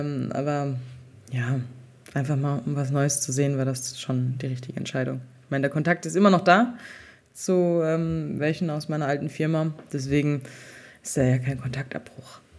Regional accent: North Rhine-Westphalia, Germany; Ich komme ja ursprünglich aus NRW, dass ich meine Familie wiedersehen kann.

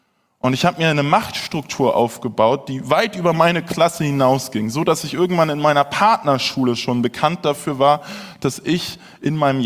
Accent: Hamburg, Germany; Ich bin in Hamburg groß geworden

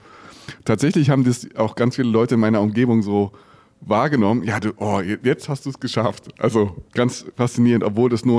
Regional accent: Berlin, Germany; in der Philharmonie Berlin zu spielen, also in einem der schönsten Häuser meiner Heimatstadt.

